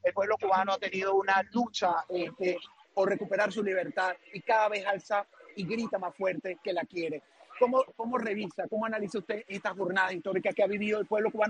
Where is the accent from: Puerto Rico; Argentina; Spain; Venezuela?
Venezuela; born there; ha hecho daño a mi país natal, Venezuela